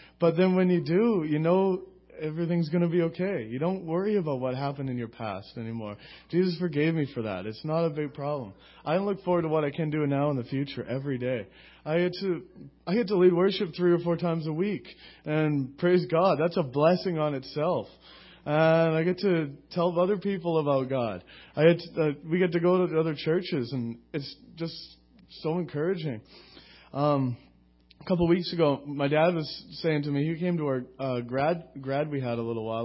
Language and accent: English; Langley, British Columbia, Canada; I grew up in Lower Mainland in Langley.